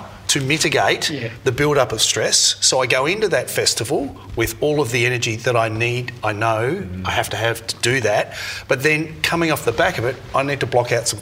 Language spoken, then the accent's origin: English; New Zealand; now in Australia; I love Australia. I'm a Kiwi of it, but I've lived here most of my life.